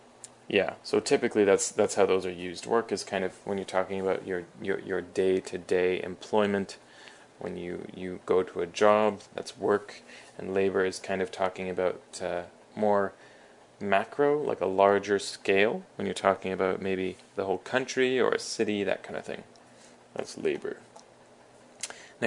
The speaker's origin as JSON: {"language": "English", "country": "Canada", "said": "That's because I'm Canadian"}